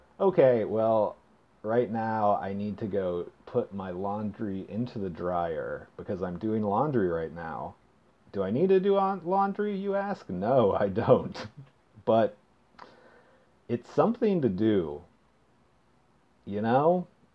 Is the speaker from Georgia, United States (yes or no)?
no; Austin, Texas, United States; now in Los Angeles, United States; I'm from Austin, Texas, where dogs are very socialized.